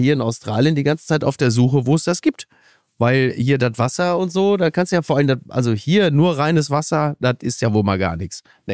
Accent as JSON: {"language": "German", "country": "Germany", "moved": "yes"}